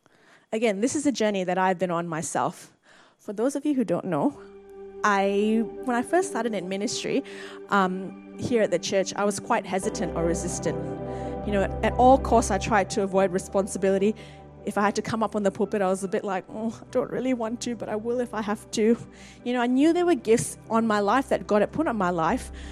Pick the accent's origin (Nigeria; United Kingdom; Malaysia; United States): Malaysia; the society that I grew up in Malaysia, which is very performance-based or very performance-focused